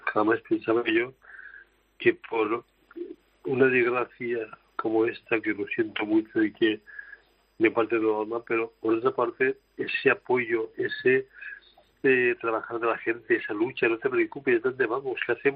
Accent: Valencian Community, Spain; Primera, de mi pueblo valenciano.

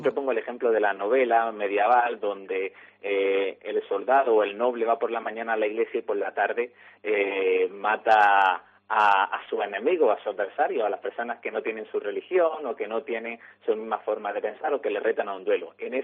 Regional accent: Carboneras, Andalusia, Spain; Y tendremos presentaciones en Almería, por supuesto en mi pueblo en Carboneras

